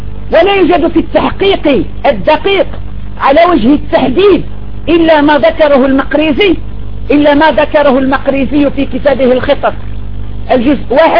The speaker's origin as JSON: {"language": "Arabic", "country": "Algeria", "said": "عندنا في الجزائر"}